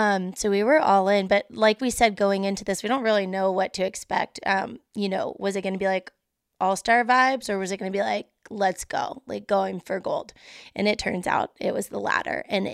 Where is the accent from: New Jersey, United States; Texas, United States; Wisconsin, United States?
Texas, United States; I'm from Texas, and I have people, you know, texting me